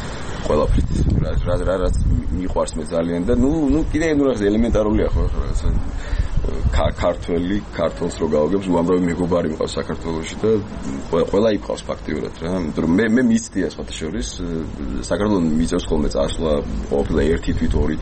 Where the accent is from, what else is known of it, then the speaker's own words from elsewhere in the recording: Tbilisi, Georgia; საქართველოში დაიბადე, გავიზარდე და ძალიან მიყვარს საქართველო და ნუ განსაკუთრებით თბილისი, იმიტომ რომ თბილისში დაამთავრე სკოლა, თბილისში მქონდა ჩემი პირველი ქორწილი, თბილისში გამიშდა ჩემი შვილი